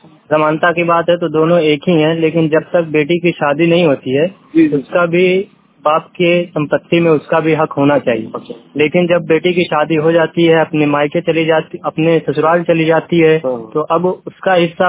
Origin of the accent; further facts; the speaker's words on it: Basti, Uttar Pradesh, India; मैं बस्ती जिले से हूँ।